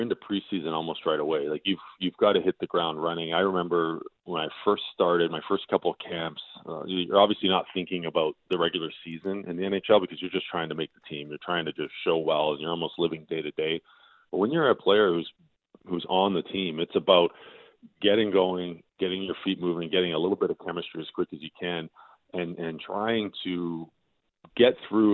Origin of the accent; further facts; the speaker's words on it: Thunder Bay, Ontario, Canada; also born or lived in Cold Lake; So Thunder Bay is home. And my wife and I are both from there.